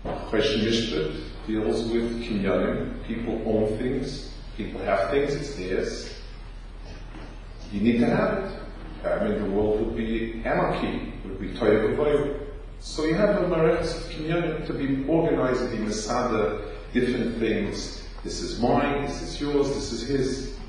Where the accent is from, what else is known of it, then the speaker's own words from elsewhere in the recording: New York, United States; but as a New Yorker, Harlem, go to Harlem